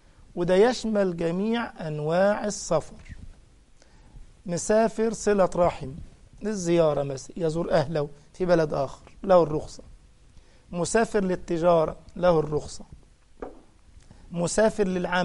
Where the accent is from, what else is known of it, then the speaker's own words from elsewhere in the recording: Egypt; moved away as an adult; now in Germany; يعني أنا الآن مقيم عندكم في ألمانيا، بروح عطلة لمصر، بلدي مصر وبيتي في مصر وأولادي في مصر